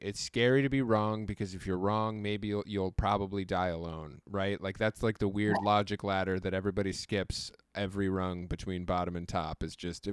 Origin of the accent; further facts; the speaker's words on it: Seattle, Washington, United States; I grew up in Seattle. We didn't have sports in the 80s.